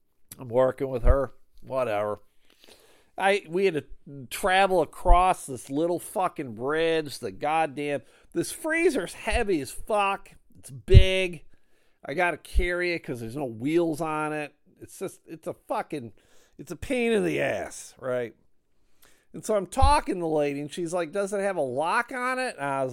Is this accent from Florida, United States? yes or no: no; Buffalo, New York, United States; I grew up in Buffalo, so I'm a Buffalo Bills fan.